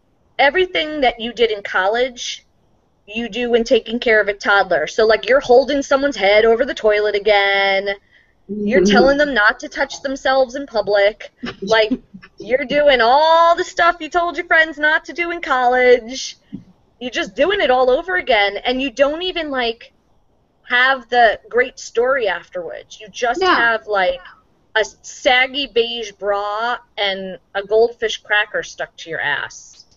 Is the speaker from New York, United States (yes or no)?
yes; New York, United States; And so I'm from New York, and when I go back home and we take the kids somewhere